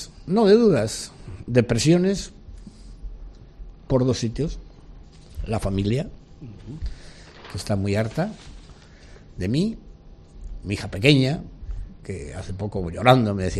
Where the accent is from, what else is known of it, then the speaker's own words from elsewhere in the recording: Polaciones, Cantabria, Spain; born there; yo nunca me consideré santanderino en la medida que yo nací en Poblaciones, que está a 100 y pico kilómetros.